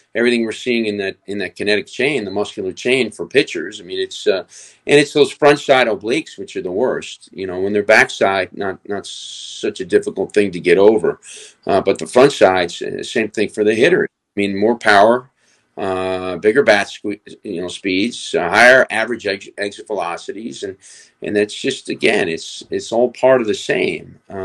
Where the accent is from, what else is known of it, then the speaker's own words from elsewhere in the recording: New York, United States; You know, I grew up in New York, just a few minutes from the New York Rangers training facility here, and then being in Boston at Boston University